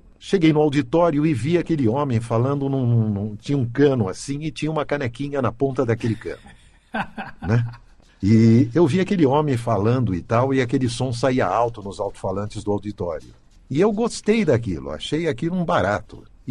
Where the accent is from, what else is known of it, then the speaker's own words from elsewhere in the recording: Bauru, São Paulo, Brazil; Falei um pouco da minha infância em Bauru.